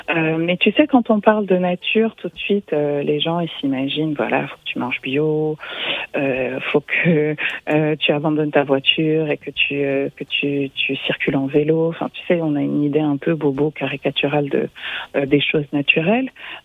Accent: Paris, Île-de-France, France; moi je suis née, j'ai grandi à Paris, même si je suis d'origine africaine

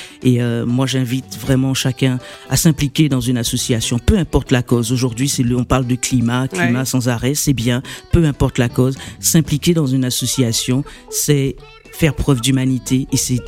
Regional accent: Guadeloupe, France; je suis originaire de la Guadeloupe.

